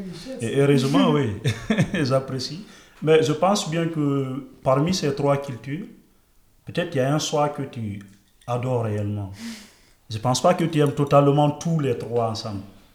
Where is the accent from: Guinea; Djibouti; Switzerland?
Guinea; now in France; Je suis guinéen